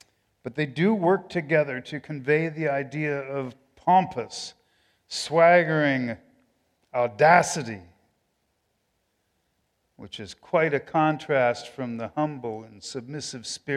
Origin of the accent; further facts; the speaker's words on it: Santa Cruz, California, United States; when we were growing up in Santa Cruz, I would often see a bumper sticker that called on the reader to question authority.